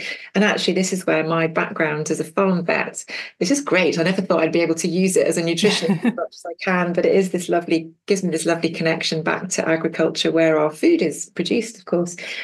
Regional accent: Scotland, United Kingdom; my heart is definitely in Scotland. I can't claim to be Scottish, but I grew up just outside Edinburgh in the late 70s and went to uni at Edinburgh University.

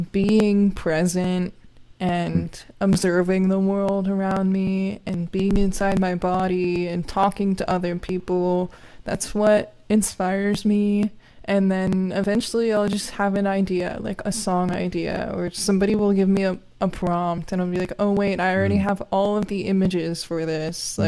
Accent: Florida, United States; where I grew up in Florida, there used to be orange groves

